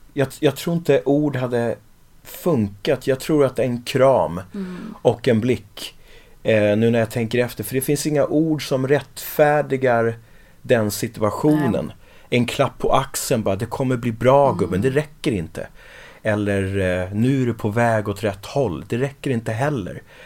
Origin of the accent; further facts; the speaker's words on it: Öjaby, Kronoberg County, Sweden; Men det var nere vid Helgasjön, heter det, i Öjaby där jag växte upp.